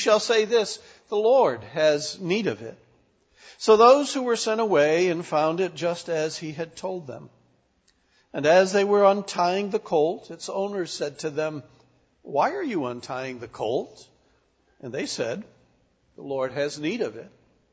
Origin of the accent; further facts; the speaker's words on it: Northville, United States; I grew up in Northville, and my wife in Edinburgh, just 5 miles apart.